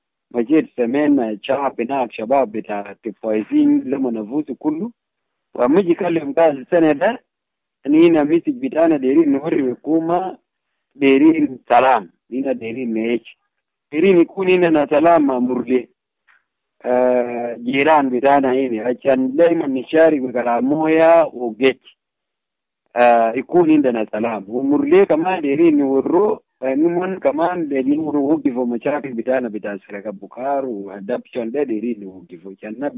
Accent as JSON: {"language": "Arabic", "town": "Pibor", "region": "Greater Pibor Administrative Area", "country": "South Sudan", "said": "انا من مصر بتاع بيبور كاونتي وضع بولايه"}